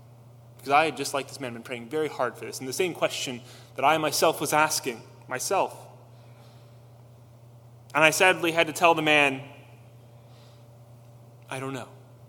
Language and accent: English; Indiana, United States; because I grew up in Indiana in farm country, and man, I missed driving through the farm fields, smell of the manure.